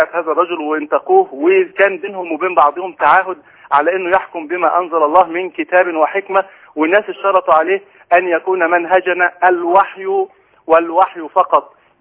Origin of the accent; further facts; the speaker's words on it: Cairo, Cairo Governorate, Egypt; انا حضرتك من القاهرة.